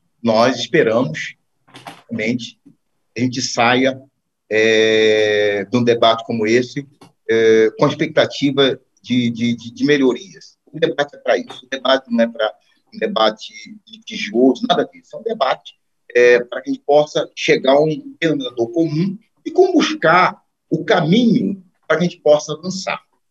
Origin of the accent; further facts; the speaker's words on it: Rio de Janeiro, Brazil; Aqui no estado de Pernambuco, um estado maravilhoso que eu amo, o povo me ama, eu sou do Rio de Janeiro